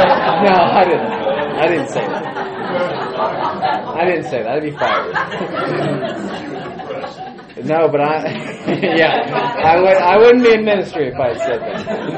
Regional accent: Edmond, Oklahoma, United States; I'm from Edmond, Oklahoma, and I've been the preacher there for 5 years.

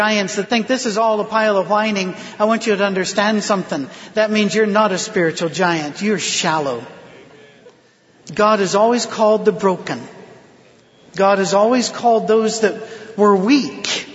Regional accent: United Kingdom; And I'm not a natural hugger because I'm British

